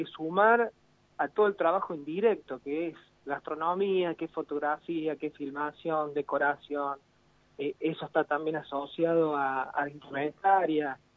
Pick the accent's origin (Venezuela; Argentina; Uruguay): Argentina; la característica que tenemos nosotros como argentinos de ser muy unidos a la hora de los festejos.